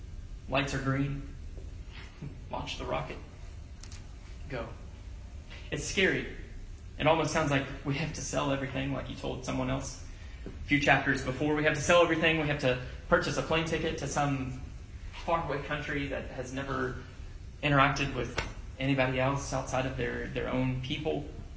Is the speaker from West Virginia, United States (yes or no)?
yes; West Virginia, United States; I'm from West Virginia, so I don't know if that's right. Our grasp of the English language is not quite up to par with some.